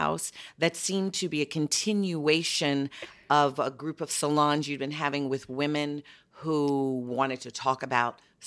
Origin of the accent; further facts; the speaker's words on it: Chicago, Illinois, United States; I'm from Chicago and I had five generations under one roof.